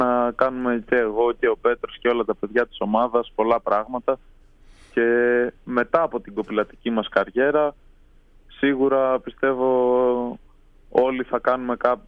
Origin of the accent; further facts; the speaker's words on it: Athens, Attica, Greece; Καταγωγή έχω από τον Πτελεό Μαγνησίας. Γεννήθηκα και μεγάλωσα στην Αθήνα, αλλά το Πτελεό ή Φτελιό, έτσι όπως το λέμε εμείς οι Φτελιανοί, νιώθω σαν τόπο μου.